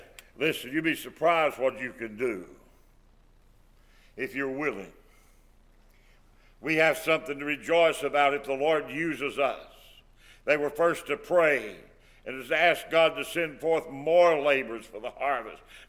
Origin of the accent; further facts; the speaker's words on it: West Virginia, United States; Of course, I'm from West Virginia, so I'm not very much of a Pitt fan.